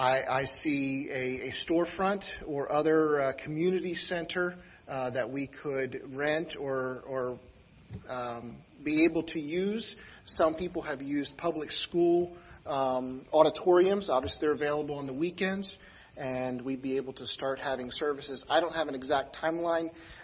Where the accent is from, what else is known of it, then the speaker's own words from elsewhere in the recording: East Coast, United States; You see, we're from the East Coast. We didn't grow up in the West Coast. And we don't know West Coast culture.